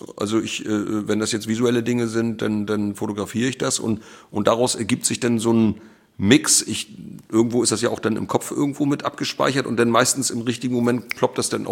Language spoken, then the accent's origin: German; Schleswig-Holstein, Germany; ich bin ja gebürtiger Schleswig-Holsteiner und bin aber ja jetzt inzwischen also viel mehr Jahre meines Lebens hier in Meck-Pommern